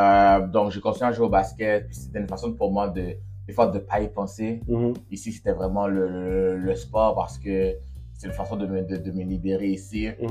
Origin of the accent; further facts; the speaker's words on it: Gatineau, Quebec, Canada; also born or lived in Montreal / Ottawa; J'ai grandi à Gatineau. Ottawa, Gatineau. Donc, je suis né à Montréal seulement. Donc, évidemment, de très, très, très jeune âge, mes parents décidaient de déménager de Montréal à Ottawa.